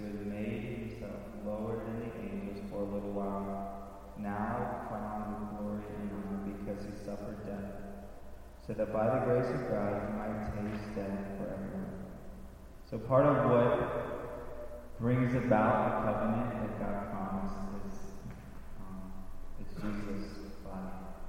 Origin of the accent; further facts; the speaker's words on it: Louisiana, United States; also born or lived in Missouri; I'm from Louisiana, you know, so I've got some of that family. Before that, from Missouri, I've got some of that family.